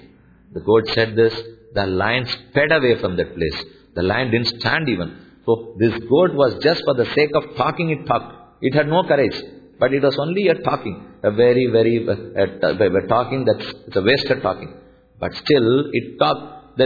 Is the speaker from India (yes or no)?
yes; Chennai, Tamil Nadu, India; I come from Thiruvallikkeni in Chennai, so let me conclude with that.